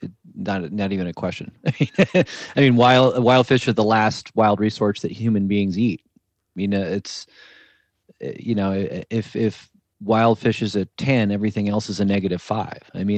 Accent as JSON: {"language": "English", "region": "New Jersey", "country": "United States", "tie": "born or raised there", "said": "And I grew up in New Jersey and my mom is from Gloucester, Massachusetts."}